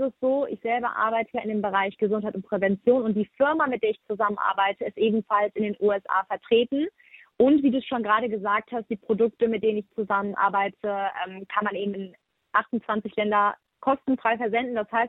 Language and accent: German; Wuppertal, North Rhine-Westphalia, Germany; Ich bin 28 Jahre alt, komme aus dem schönen Wuppertal, für alle, die es nicht kennen, in der Nähe von Düsseldorf.